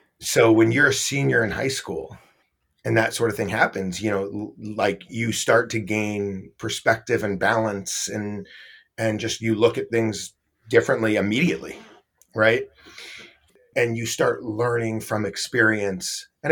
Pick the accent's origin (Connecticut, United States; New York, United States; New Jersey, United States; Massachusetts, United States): Massachusetts, United States; Quick on me, I grew up in Massachusetts, in suburban Massachusetts